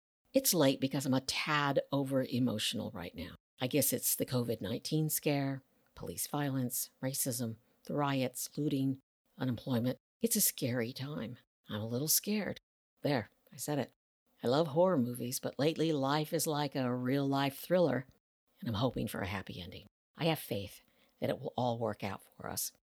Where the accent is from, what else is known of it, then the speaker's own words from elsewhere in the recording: United States; I am a little ashamed of being an American because of the way this administration is treating immigrant children.